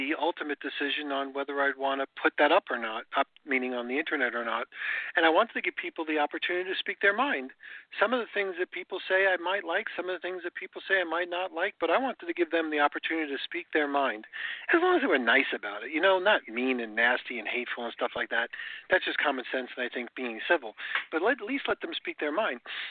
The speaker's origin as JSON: {"language": "English", "region": "New York", "country": "United States", "tie": "born or raised there", "said": "Well, I grew up in New York, so the idea that two separate planes could actually fly into those buildings and knock them down was unbelievable."}